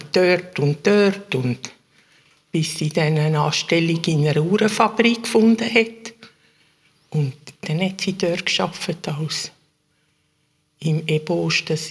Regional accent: Biel, Bern, Switzerland; Nein, ich bin in Biel aufgewachsen.

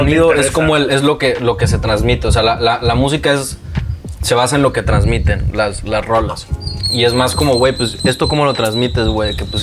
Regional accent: Cancún, Quintana Roo, Mexico; No solo es el rey de la selva porque soy de Cancún, güey.

